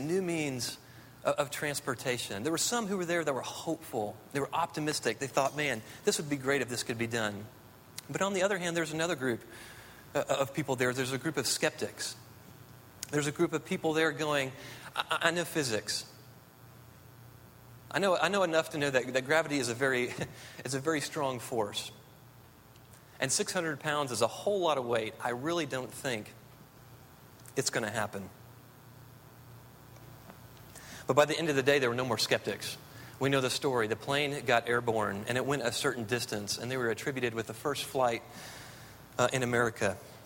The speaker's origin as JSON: {"language": "English", "region": "South Carolina", "country": "United States", "said": "Now, all of us know, because we're from South Carolina, we probably know this story better than most."}